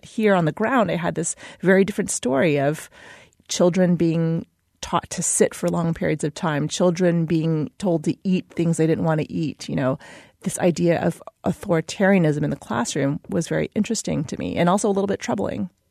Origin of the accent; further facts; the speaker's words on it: United States; I'm American, but I was born to Chinese immigrants and raised in the U.S.